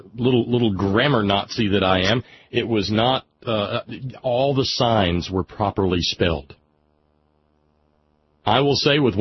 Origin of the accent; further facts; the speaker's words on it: the South, United States; You know, I, being a Southerner